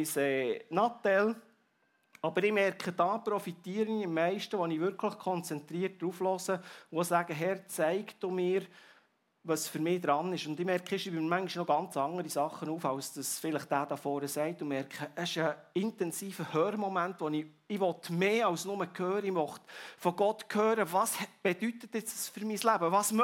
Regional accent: Switzerland; Und Leute, das sind wir Schweizer extrem gut im Tun.

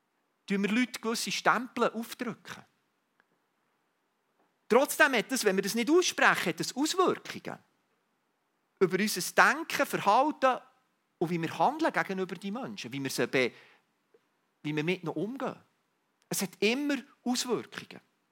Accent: Switzerland; Auch als Schweizer, auch wenn wir so neutral sind

